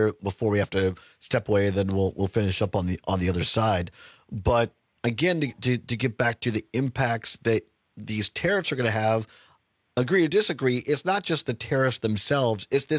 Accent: Center, Wisconsin, United States; I think this is great because as I travel, I grew up originally in Center, Wisconsin, a town of 5,000 people.

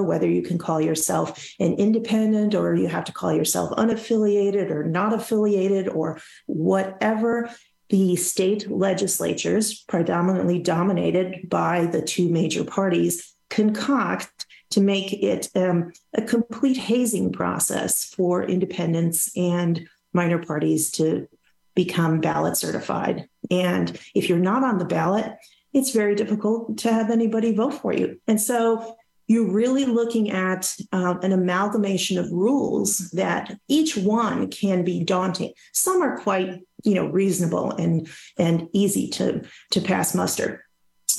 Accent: Illinois, United States; out in where I grew up in DuPage County.

